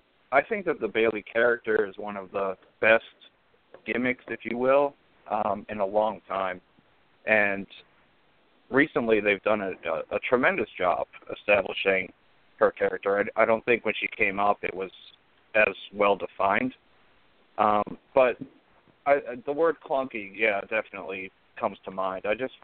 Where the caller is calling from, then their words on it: Boston, Massachusetts, United States; from Boston.